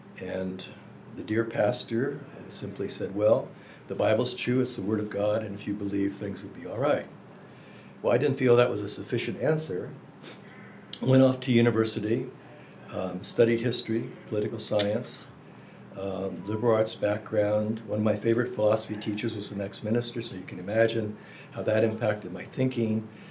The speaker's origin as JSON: {"language": "English", "town": "New Knoxville", "region": "Ohio", "country": "United States", "tie": "born or raised there", "said": "I grew up in Ohio, broken home, lived with my mother and my grandparents in this village called New Knoxville, had an evangelical reform background."}